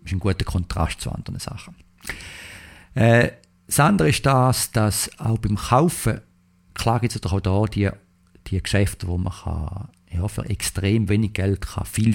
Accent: Switzerland; now in United States; als Schweizer da in Amerika, als typischer Schweizer

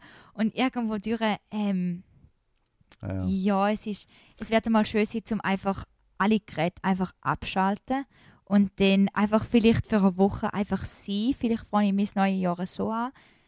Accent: United States; German is a second language; Also, persönlich, also nicht als eine Amerikanerin, aber persönlich in meinem, in meinem Leben.

